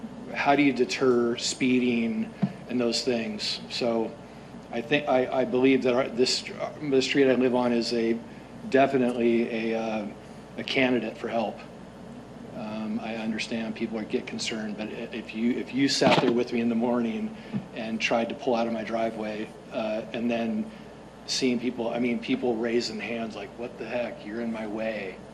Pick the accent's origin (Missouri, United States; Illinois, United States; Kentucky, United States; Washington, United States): Washington, United States; Seattle; now in Shoreline, United States; My first meeting in my life ever. I'm from Seattle.